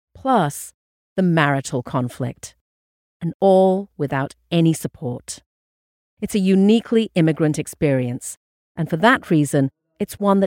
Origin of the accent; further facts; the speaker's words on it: England, United Kingdom; now in United States; when I first moved to the U.S. and the growing pains I felt while adjusting to a new life, even though I grew up in England. For me, there was no culture shock and I spoke fluent English. I also have family living here.